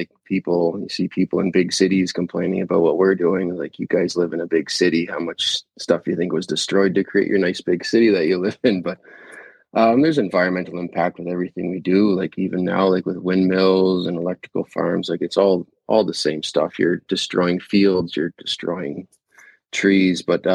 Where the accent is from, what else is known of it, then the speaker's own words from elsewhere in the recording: Charlottetown, Prince Edward Island, Canada; now in Toronto, Canada; I'm from the East Coast of Canada. so they call it the Maritimes. So I'm from Charlotte. I live in Prince Edward Island